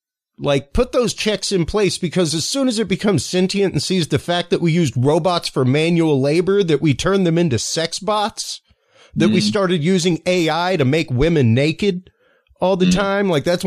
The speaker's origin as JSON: {"language": "English", "region": "Louisiana", "country": "United States", "said": "I'm Cajun. Cajun is one of the only cultures indigenous to right here, America."}